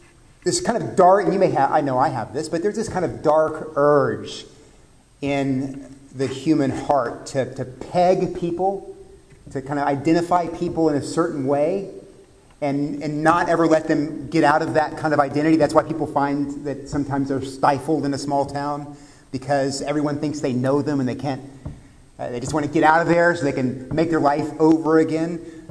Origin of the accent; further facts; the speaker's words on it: Corpus Christi, Texas, United States; Then I was from Corpus Christi, which has about 400,000 people. It's not a small town.